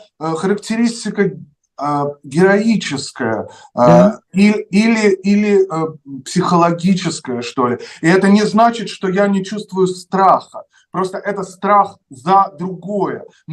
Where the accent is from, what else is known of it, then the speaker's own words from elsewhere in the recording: Russia; moved away as an adult; 14 января вышел альбом музыкальный, и 21 января я уехал из России.